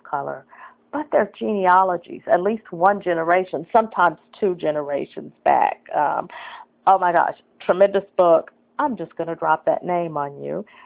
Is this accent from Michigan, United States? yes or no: no; Fort Smith, Arkansas, United States; There's a lovely home actually two homes in my hometown in Fort Smith, Arkansas.